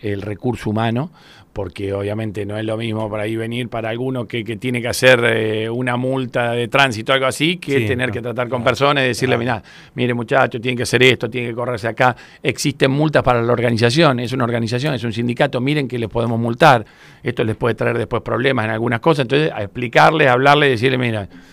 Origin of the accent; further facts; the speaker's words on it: Buenos Aires, Argentina; Yo soy del Mondongo, cuando era chico jugaba al fútbol en Plaza Mateu